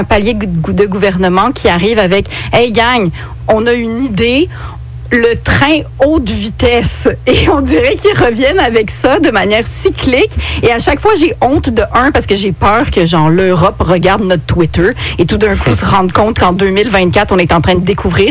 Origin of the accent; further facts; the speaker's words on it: Quebec, Canada; en tant que Canadienne slash Québécoise